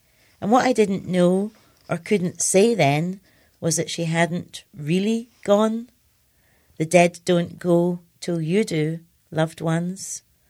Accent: Scotland, United Kingdom; because I was brought up in Scotland

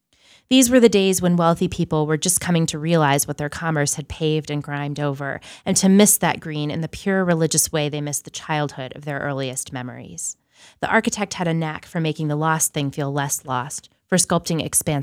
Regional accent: Connecticut, United States; also born or lived in Boston; I grew up in Connecticut and then we lived in Boston in my sort of earlier adulthood.

